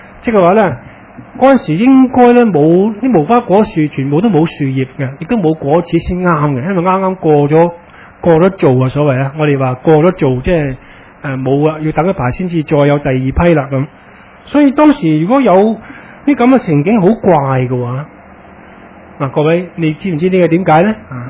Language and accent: Cantonese; China; 联想到我哋中国人呢，我哋唔系犹太人啊